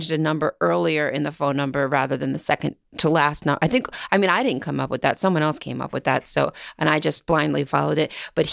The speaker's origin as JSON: {"language": "English", "country": "United States", "said": "The biggest, and I'm from America. I've never seen a gun like this."}